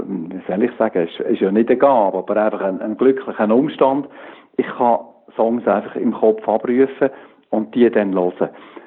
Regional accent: Switzerland; first language Swiss German; German is a second language; ich bin deutsch sprechend, auch wenn Hochdeutsch nicht jetzt 1:1 meine Muttersprache ist.

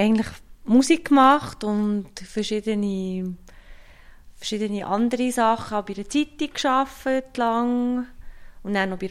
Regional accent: Bern, Switzerland; Zwischen Bern und Büren. Vom Land komme ich, wie dir.

